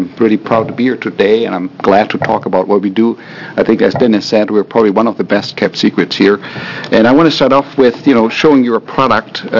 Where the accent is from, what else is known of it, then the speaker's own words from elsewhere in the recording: Germany; I'm from Germany original, and if you know these Germans, they typically like to keep their core operations in their home country, Germany.